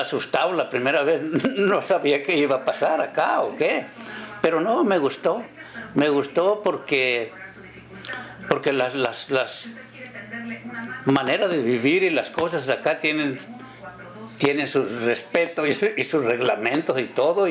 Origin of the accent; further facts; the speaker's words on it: La Piedad, Michoacán, Mexico; born there; Nací en la Piedad, Michoacán.